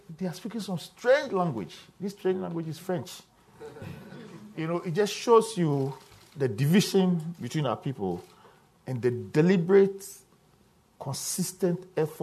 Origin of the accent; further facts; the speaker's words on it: Ghana; You know, I come from Ghana.